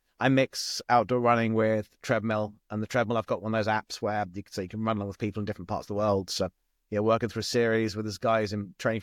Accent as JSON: {"language": "English", "country": "United Kingdom", "lives_now": "United States", "said": "obviously, I'm not American. I am British. I live in the US."}